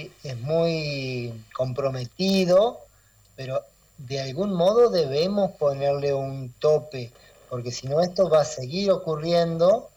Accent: Ramírez, Entre Ríos, Argentina; en las localidades pequeñas del interior, donde por ahí nos conocemos todos, yo soy de Ramírez

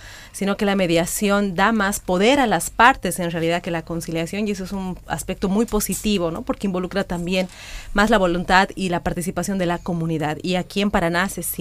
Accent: Tarija, Bolivia; yo vengo desde la ciudad de Tarija, al sur de Bolivia.

